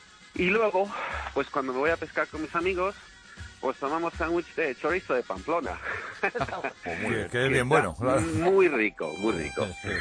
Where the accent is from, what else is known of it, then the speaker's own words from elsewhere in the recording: England, United Kingdom; Spanish is a second language; Muy rápidamente, como soy inglés, pues bueno, lo que hablaba del huevo, en Inglaterra, como sabe usted muy bien